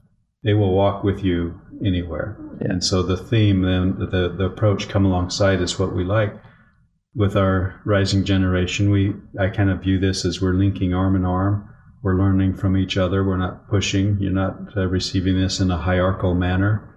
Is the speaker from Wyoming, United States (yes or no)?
yes; Wyoming, United States; now in Colorado, United States; I grew up in Wyoming and live in okay. Colorado now.